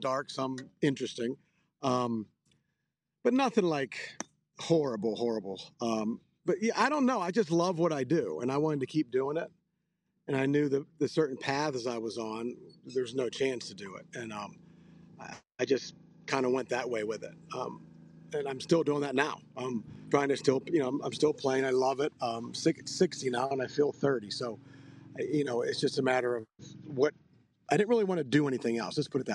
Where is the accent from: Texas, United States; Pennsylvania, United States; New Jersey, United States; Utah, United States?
Pennsylvania, United States; Greensburg; I'm from Greensburg, PA, so it was kind of matched.